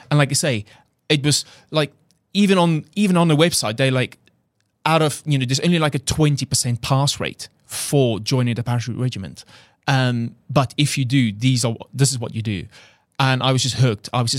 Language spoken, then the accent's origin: English; South Africa; English is a second language; moved away as an adult; he heard my accent, because literally I flew from South Africa 2 days ago. And I could barely speak a word of English. And he's just like, hey, you're South African. I was like, yes.